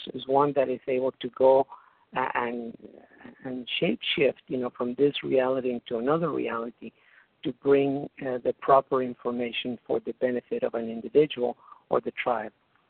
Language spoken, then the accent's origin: English; Mexico City, Mexico; born there; English is a second language; I was born in Mexico City in a fairly well-to-do family, but I was the black sheep of the family